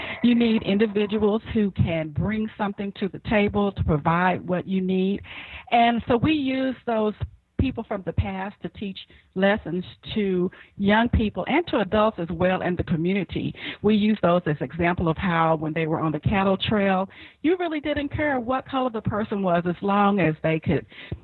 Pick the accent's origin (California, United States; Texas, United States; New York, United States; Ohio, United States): Texas, United States; born there; Well, as a young person, and I was born in Texas, in the city where I lived, we had a large rodeo